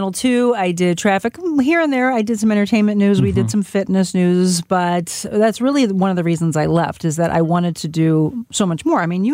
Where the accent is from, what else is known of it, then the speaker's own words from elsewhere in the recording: Florissant, Missouri, United States; Florissant, Missouri.